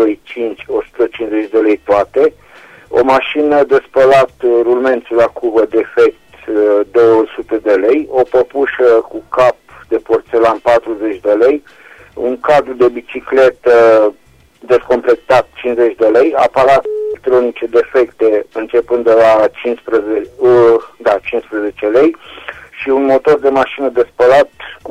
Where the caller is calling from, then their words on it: Reșița, Caraș-Severin, Romania; din Reșița